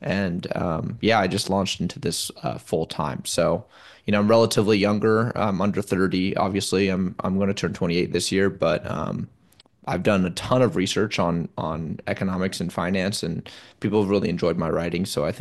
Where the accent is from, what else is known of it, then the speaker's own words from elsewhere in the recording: Washington, United States; So I grew up in the Pacific Northwest, around Seattle, not actually in Seattle, but around in the greater Seattle area.